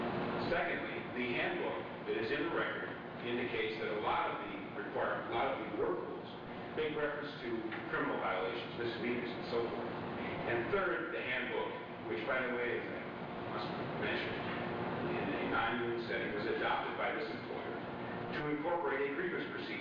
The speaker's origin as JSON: {"language": "English", "town": "Cleveland", "region": "Ohio", "country": "United States", "said": "from Cleveland, Ohio"}